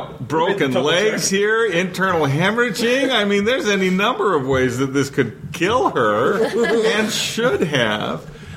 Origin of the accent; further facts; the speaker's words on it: United States; I'm an American.